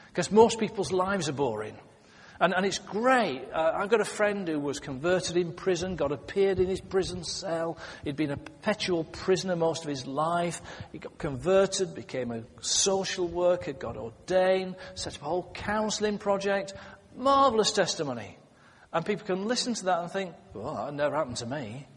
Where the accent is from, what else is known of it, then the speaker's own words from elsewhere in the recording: United Kingdom; And we are British, after all.